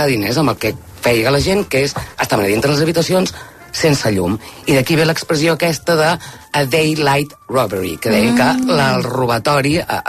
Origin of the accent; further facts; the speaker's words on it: Sabadell, Catalonia, Spain; Soc de Sabadell.